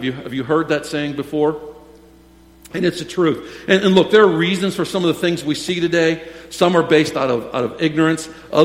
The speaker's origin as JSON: {"language": "English", "town": "Mars", "region": "Pennsylvania", "country": "United States", "tie": "born or raised there", "said": "and I grew up in Mars, and I know a lot of those people"}